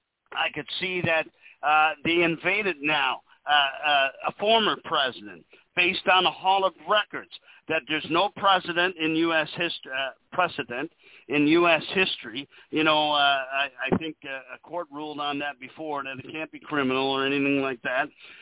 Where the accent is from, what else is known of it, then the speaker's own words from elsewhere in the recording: Canada; I'm a Canadian. I'm on the outside looking in.